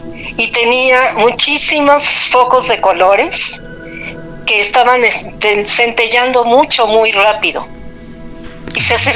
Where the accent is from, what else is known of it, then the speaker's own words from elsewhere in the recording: Mexico City, Mexico; yo soy del Distrito Federal, sí, ahí nací, ahí en la calle de Fortuna